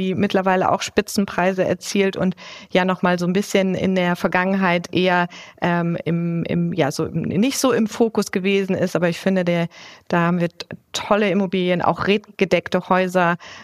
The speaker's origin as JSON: {"language": "German", "region": "Hamburg", "country": "Germany", "tie": "born or raised there", "said": "Hamburg ist ja sozusagen meine Heimat und unser Home-Turf"}